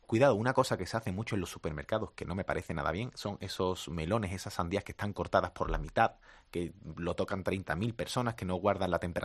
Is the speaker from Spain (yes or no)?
yes; Andalusia, Spain; Tengo que decir, bueno, que yo que soy de Andalucía